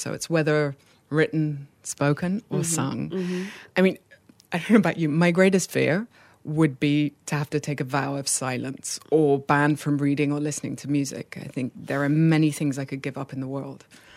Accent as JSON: {"language": "English", "region": "London", "country": "United Kingdom", "tie": "born there", "said": "so I'm half English, half Portuguese, and I'm sure you can guess which is which. I was born in London."}